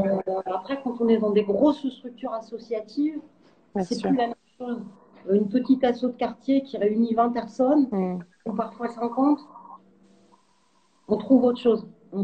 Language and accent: French; France; Je suis française et européenne. Je suis extrêmement attachée à l'Europe.